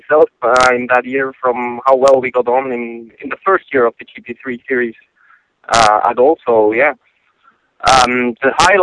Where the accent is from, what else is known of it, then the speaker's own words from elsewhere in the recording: Bern, Switzerland; first language German; English is a second language; I'm from the German-speaking part of Switzerland, so my mother tongue is actually German. I'm from there.